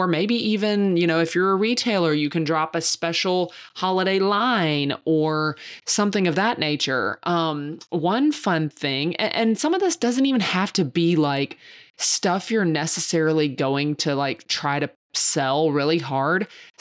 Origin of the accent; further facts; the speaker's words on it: the South, United States; I said dressing because I'm from the South, y'all.